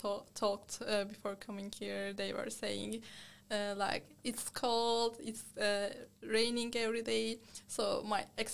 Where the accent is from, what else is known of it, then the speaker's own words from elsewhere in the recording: Mediterranean Region, Turkey; I grew up in Mediterranean region in Turkey, so the temperature is very high there.